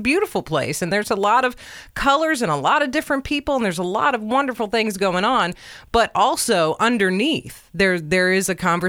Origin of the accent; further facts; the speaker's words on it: Richmond, Virginia, United States; I grew up in Richmond, and we have been no strangers to issues and things that we need to be talking about in this state.